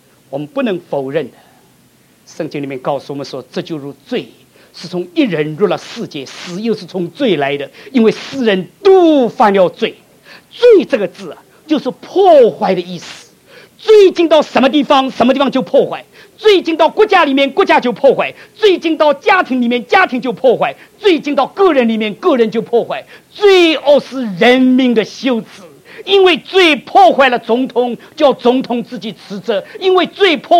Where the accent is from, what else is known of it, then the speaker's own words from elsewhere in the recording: United States; 我们美国人纳税就是养这样的人